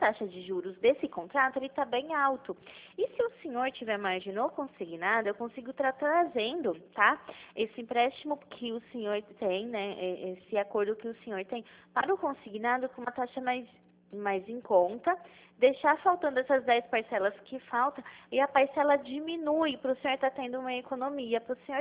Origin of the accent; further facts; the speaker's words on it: Pirassununga, São Paulo, Brazil; eu sou de Pirassununga